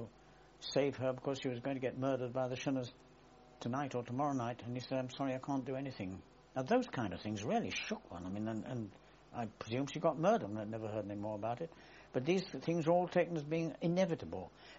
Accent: England, United Kingdom; as an Englishman

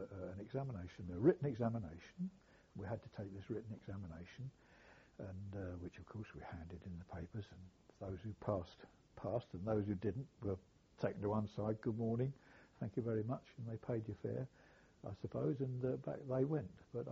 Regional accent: England, United Kingdom; I'm English, I'm British

